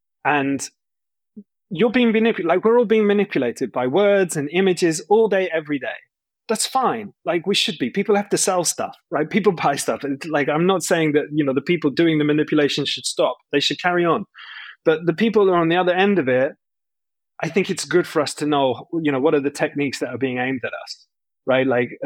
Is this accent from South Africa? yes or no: no; United Kingdom; I'm British.